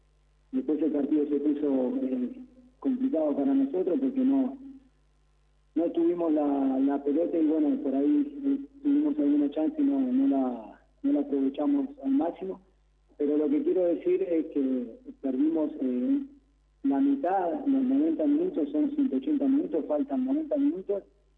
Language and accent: Spanish; Uruguay; moved away; hace muchos años que estoy afuera, pero soy uruguayo